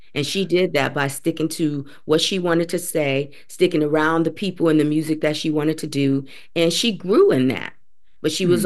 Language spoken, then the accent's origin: English; Flint, Michigan, United States; She's a Midwest girl, just like me. I grew up in Flint, Michigan.